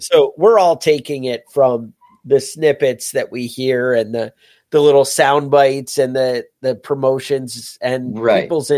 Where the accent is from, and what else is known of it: New York, United States